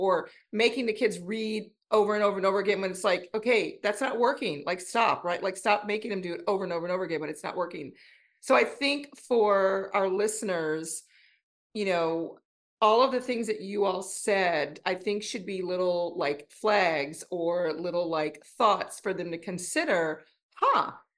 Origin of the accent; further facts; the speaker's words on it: New Orleans, Louisiana, United States; You know, I'm from New Orleans, like taxi.